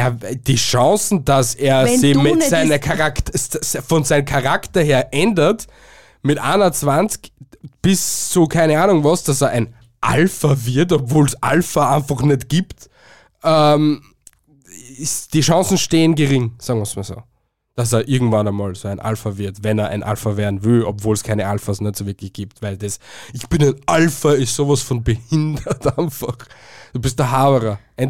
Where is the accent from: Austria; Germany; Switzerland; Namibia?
Austria